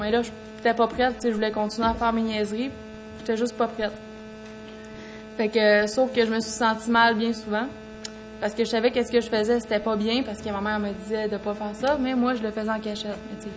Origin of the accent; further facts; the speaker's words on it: Quebec, Canada; now in Quebec City, Canada; C'est pas tout le monde qui me connaît ici, mais je vais me présenter avant. J'ai 25 ans, puis je viens de la Gaspésie. Ça fait environ 7 ans que je suis à Québec.